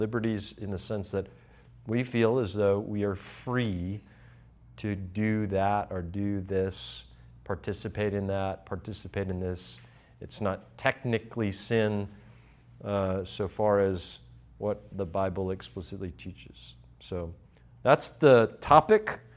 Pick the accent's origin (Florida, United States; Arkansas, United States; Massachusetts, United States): Florida, United States; I am from Florida, so I run. I get cold a lot